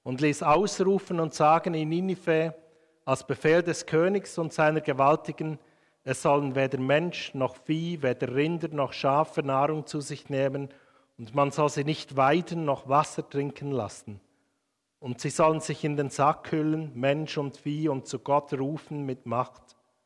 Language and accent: German; Bern, Switzerland; aus dem Emmental 1910, das ist so das Gebiet, also nicht, dass ich so alt bin, aber das Gebiet, wo ich herkomme.